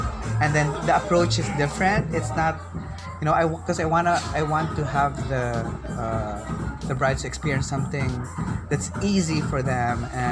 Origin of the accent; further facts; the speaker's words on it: Philippines; being proud of as Filipino. So for me, Coco Maldi is a Filipino pride for me. So I'm bringing it. I want to share it to my countrymen.